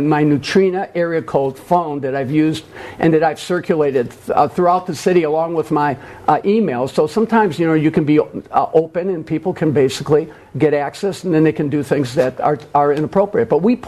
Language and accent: English; United States; I come from a Greek-American immigrant family, born and raised in the South Side, six veterans in my household, including myself, four police officers, now three